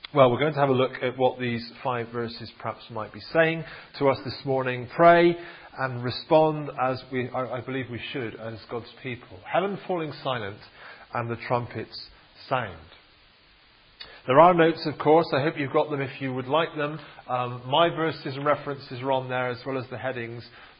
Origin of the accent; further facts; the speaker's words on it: United Kingdom; We, being British, or maybe just being humans, we find silence quite awkward at times